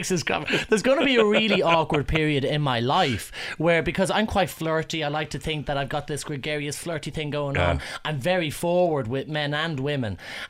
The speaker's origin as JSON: {"language": "English", "town": "Tallaght", "region": "Leinster", "country": "Ireland", "said": "I'm from Tala."}